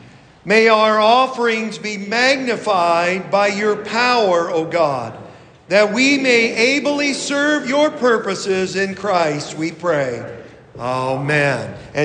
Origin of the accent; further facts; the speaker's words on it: Kettlersville, Ohio, United States; going all the way back when I was a kid and teenager in church growing up in Kettlersville.